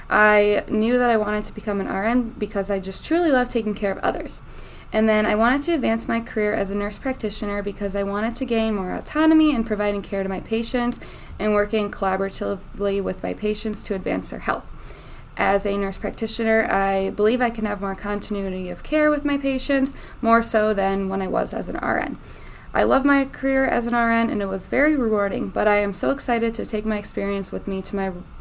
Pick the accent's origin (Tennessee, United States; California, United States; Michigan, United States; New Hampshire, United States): Michigan, United States; Royal Oak; Well, I am from Michigan, Royal Oak specifically. It's a city about 15 minutes north of Detroit.